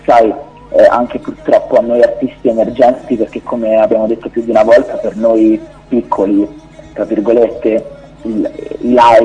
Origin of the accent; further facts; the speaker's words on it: Florence, Tuscany, Italy; io e Mattia siamo di Firenze